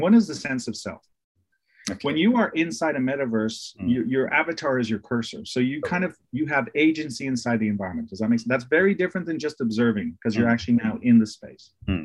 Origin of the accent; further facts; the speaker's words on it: Ireland; now in United States; I am Irish. I have a phobia. It is a phobia about snakes. That's St. Patrick's fault. He banished all the snakes from Ireland. So I now live in America.